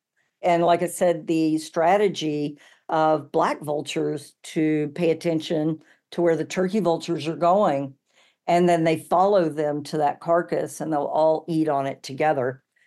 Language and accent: English; North Carolina, United States; Yeah, growing up in North Carolina, and no offense, I love my home state